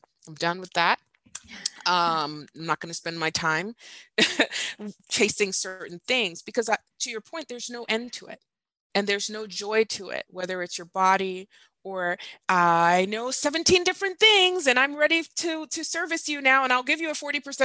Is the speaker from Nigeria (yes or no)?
yes; Nigeria; You know, I grew up in Nigeria.